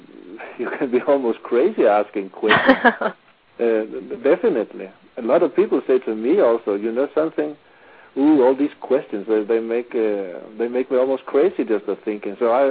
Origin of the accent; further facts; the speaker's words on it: Mexico; moved away as an adult; The thing is that I came here from Mexico together with my wife and a little daughter, and we really needed a lot of money.